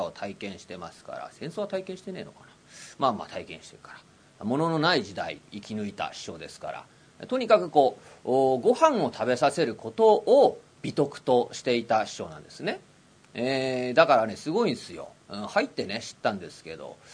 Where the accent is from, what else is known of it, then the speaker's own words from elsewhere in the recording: Tokyo, Japan; もう僕は僕でね、なんかこう江戸っ子の形ねだと思ってますから